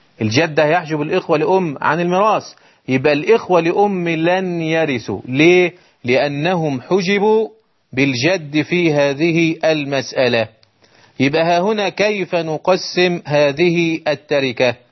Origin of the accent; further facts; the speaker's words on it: Egypt; فعلى المعمول به عندنا في مصر